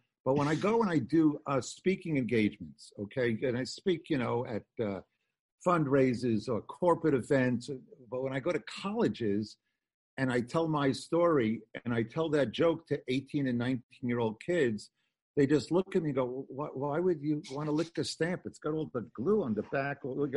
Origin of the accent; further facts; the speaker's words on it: Long Island, New York, United States; I'm a Jew from Long Island.